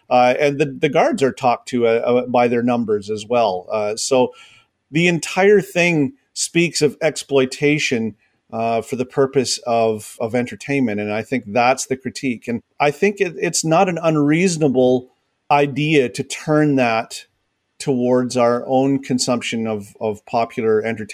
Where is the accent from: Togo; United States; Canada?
Canada; I grew up in Canada. I watch hockey. I'm Canadian and I live in Canada